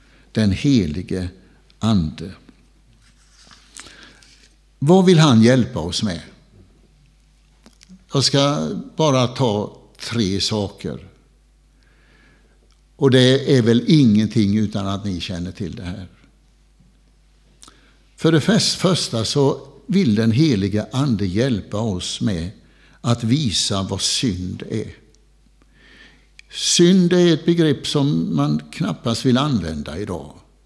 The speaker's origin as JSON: {"language": "Swedish", "town": "Bodaryd", "region": "Blekinge", "country": "Sweden", "tie": "born or raised there", "said": "Jag är uppvuxen i Jämsjö socken, i en liten by som heter Bodaryd."}